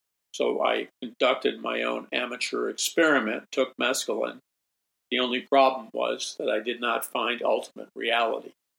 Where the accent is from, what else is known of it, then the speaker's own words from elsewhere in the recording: New York City, New York, United States; also born or lived in Columbia, Missouri; growing up in New York City, I attended the University of Missouri in Columbia, Missouri